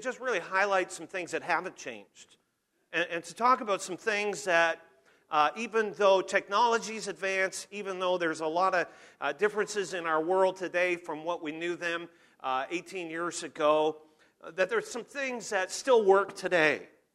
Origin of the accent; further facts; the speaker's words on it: Abbotsford, British Columbia, Canada; I'm a British Columbian, born and bred. I was born in Abbotsford back in 1961, so that makes me old.